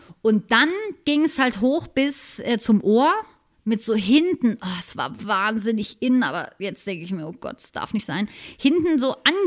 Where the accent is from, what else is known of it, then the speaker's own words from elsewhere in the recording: Berlin, Germany; ja, ich komme aus Berlin